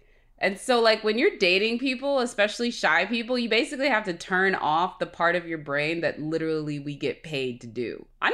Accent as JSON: {"language": "English", "region": "Texas", "country": "United States", "lives_now": "Los Angeles, United States", "said": "Like I said, I'm from Texas and I got a rude awakening moving to Los Angeles."}